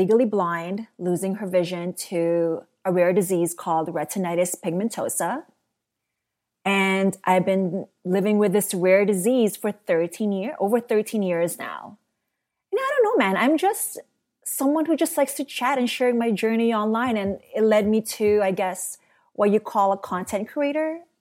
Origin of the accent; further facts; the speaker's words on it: Toronto, Ontario, Canada; I am from Toronto.